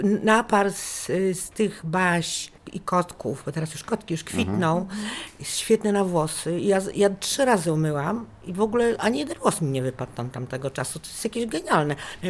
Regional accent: Masovian Voivodeship, Poland; Też wychowałam się w domu z ogrodem pod Warszawą.

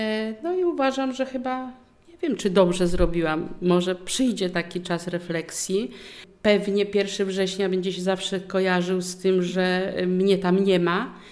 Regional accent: Rawa Mazowiecka, Łódź Voivodeship, Poland; ja w ogóle pochodzę z gminy Rawa Mazowiecka, tam w Rawie Mazowieckiej kończyłam liceum.

